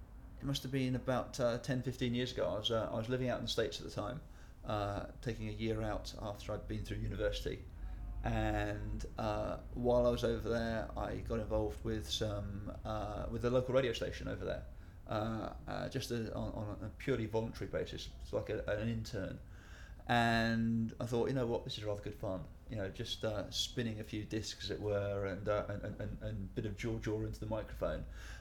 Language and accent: English; London, United Kingdom; also born or lived in Guildford / Southampton; I am 37, yeah, just about 37 still. And I'm from Chiswick in West London.